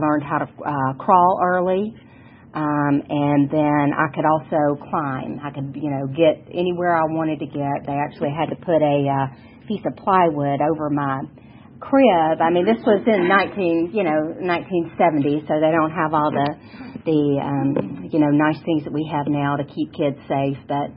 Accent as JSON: {"language": "English", "town": "Hapeville", "region": "Georgia", "country": "United States", "tie": "born or raised there", "said": "But I grew up in Hapeville, right outside of the airport, that area."}